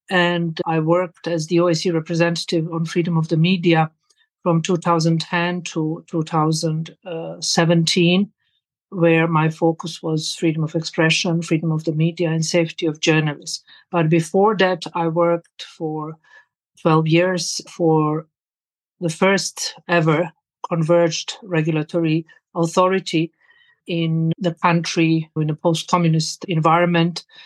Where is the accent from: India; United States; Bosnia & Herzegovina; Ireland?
Bosnia & Herzegovina; Sarajevo, Federation of Bosnia and Herzegovina; So I was born in Sarajevo in Bosnia and Herzegovina, where I grew up